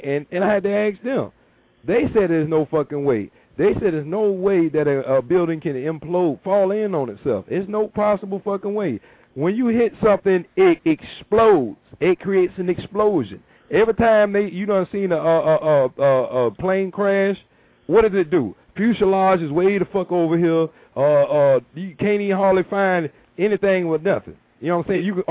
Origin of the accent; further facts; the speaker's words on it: Florida, United States; I'm from Florida, and I'm not from New York, never been to New York.